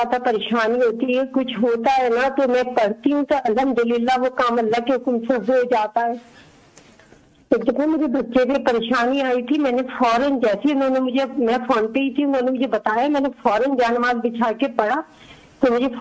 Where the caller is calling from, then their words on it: United States; میں امریکہ سے بات کر رہی ہوں.